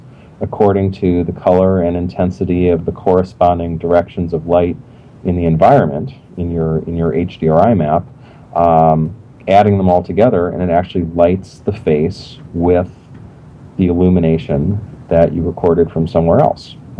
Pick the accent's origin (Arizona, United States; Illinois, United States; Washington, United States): Illinois, United States; We were both from slightly out of state. He was from Wisconsin and I was from Illinois, and we were both paying about five times as much tuition as anyone else around there.